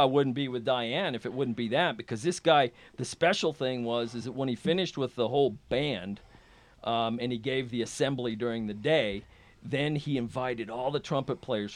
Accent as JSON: {"language": "English", "town": "Scottsbluff", "region": "Nebraska", "country": "United States", "tie": "born or raised there", "said": "Well, I grew up in Scottsbluff, Nebraska."}